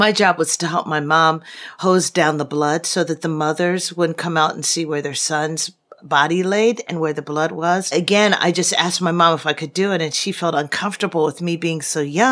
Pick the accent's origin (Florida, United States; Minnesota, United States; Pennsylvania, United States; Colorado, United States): Pennsylvania, United States; Philadelphia; I am from Philly.